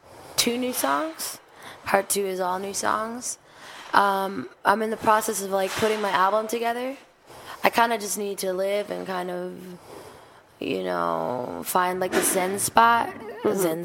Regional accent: Berlin, Germany; English is a second language; Yeah, I'm really from Berlin.

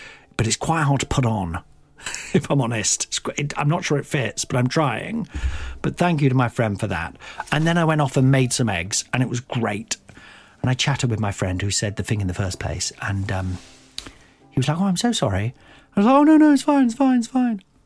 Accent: Midlands, United Kingdom; all the years of growing up in the Midlands in a kind of like, think you're better than us, don't you?

